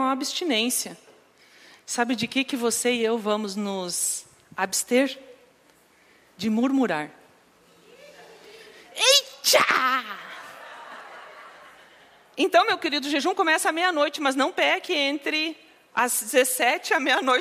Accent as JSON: {"language": "Portuguese", "country": "Brazil", "said": "E é bem interessante nós pensarmos sobre santidade no contexto que nós estamos vivendo como brasileiros, não é?"}